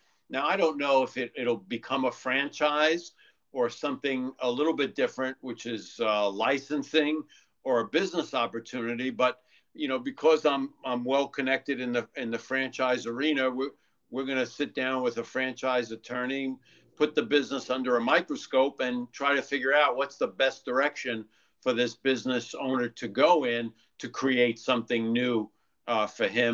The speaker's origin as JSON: {"language": "English", "region": "New York", "country": "United States", "tie": "born or raised there", "lives_now": "Bergen County, United States", "said": "So, I mean, I grew up in New York and just recently moved into Bergen County. Taxes are still high."}